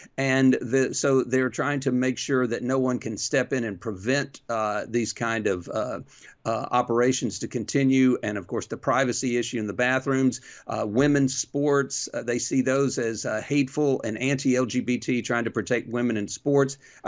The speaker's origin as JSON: {"language": "English", "region": "Alabama", "country": "United States", "said": "I mean, I'm from Alabama."}